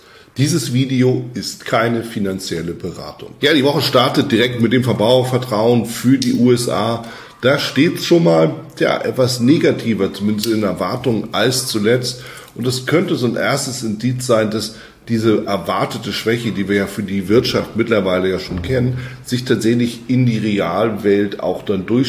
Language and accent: German; Germany; Das, was hier als Herbst durchgeht, ist in Europa, bei uns in Deutschland, aber auch natürlich in Schweiz, Österreich eher ein Sommertag.